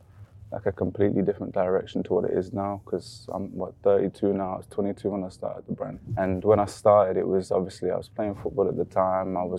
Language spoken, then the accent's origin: English; Birmingham, West Midlands, United Kingdom; I grew up in Quinton, which is quite a, you know, troubled place in Birmingham.